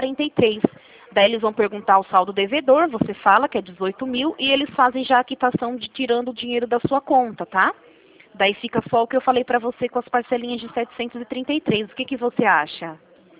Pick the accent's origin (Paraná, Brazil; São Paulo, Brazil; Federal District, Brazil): São Paulo, Brazil; Rio Claro; eu sou aqui de Rio Claro mesmo